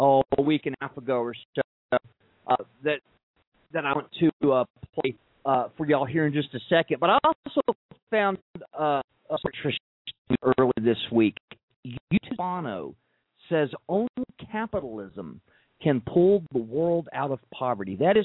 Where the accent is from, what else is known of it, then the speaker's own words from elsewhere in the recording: Texas, United States; Now, you know, obviously I'm from Texas, and they actually grow pretty big